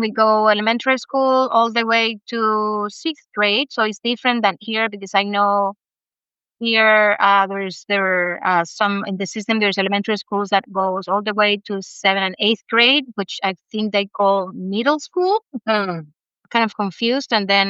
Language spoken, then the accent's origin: English; Cuba; English is a second language; moved away as an adult; now in Canada; I grew up in Cuba, sunny, warm Cuba. And I went to school there too because I've only been 15 years in Canada, which is even less than a third of my life in this planet. So Cuba is where I became the person that I am today.